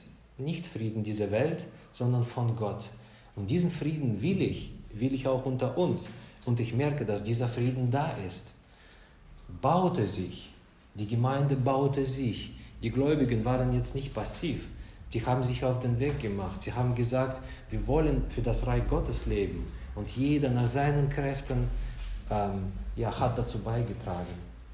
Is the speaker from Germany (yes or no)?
no; Russia; German is a second language; Bei uns in Russland war das normal, also gängig, dass der ältere Mann oder Frau, die Frau, die haben Respekt bekommen zum Beispiel.